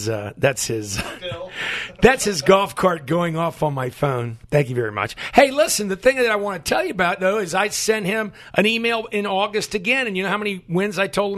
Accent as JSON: {"language": "English", "region": "Virginia", "country": "United States", "said": "because I'm from Northern Virginia, and I can say that."}